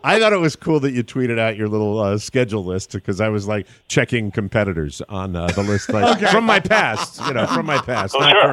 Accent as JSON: {"language": "English", "region": "Connecticut", "country": "United States", "said": "That is my first question because I'm from Connecticut, and I was curious about that."}